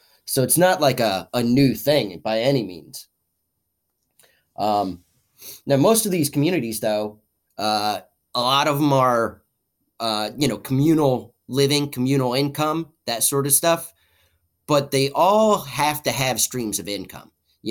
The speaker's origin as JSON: {"language": "English", "town": "Woodstock", "region": "New York", "country": "United States", "tie": "born or raised there", "said": "I grew up in Woodstock and I'm part hippie myself."}